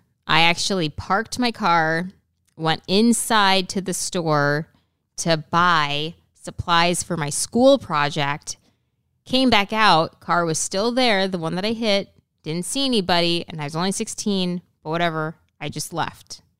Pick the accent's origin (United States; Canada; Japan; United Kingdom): Canada; because well, people know I'm from Canada, so I was not an American citizen at the time.